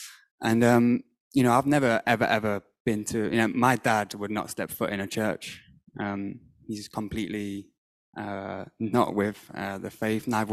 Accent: Nottingham, East Midlands, United Kingdom; But I was born and raised in Nottingham. I'm 28 years old. I was born into a Freemason family.

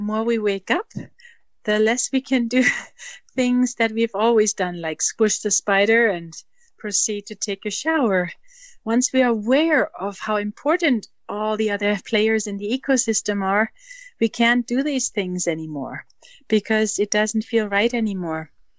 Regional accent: Germany; I grew up in Germany post-World War II, and there was absolutely no consciousness about animals. It was all about survival and building the country back up.

